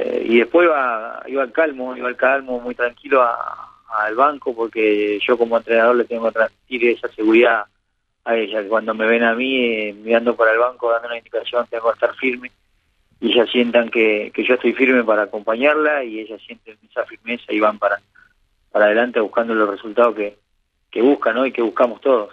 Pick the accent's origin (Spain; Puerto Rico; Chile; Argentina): Argentina; Monte Carlo, Misiones; empecé en un club de barrio, en mi pueblo, en Huracán de Monte Carlo.